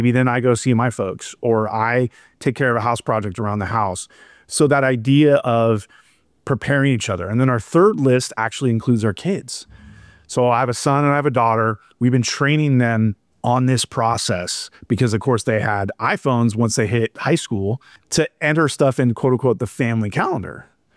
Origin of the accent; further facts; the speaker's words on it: Los Angeles, California, United States; Lucky enough, like I said, growing up in Los Angeles, we have our home in Pasadena.